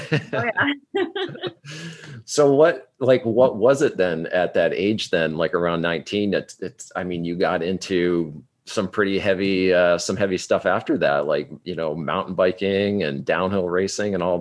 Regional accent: New Hampshire, United States; moved away; I'm a New Hampshire guy. I grew up in New Hampshire. I've been out here in California for about 6 years.

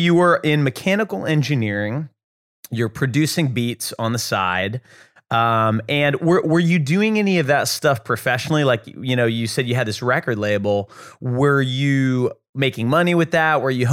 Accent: Texas, United States; also born or lived in New England; I lived in New England for a long time. I'm from Texas originally, but I lived in New England and it's very similar.

